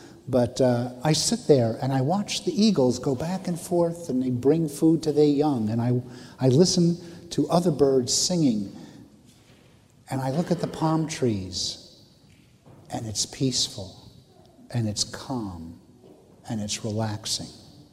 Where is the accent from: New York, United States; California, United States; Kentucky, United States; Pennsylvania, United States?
New York, United States; Manhattan; I'm not, I'm a city kid. I was born in Manhattan.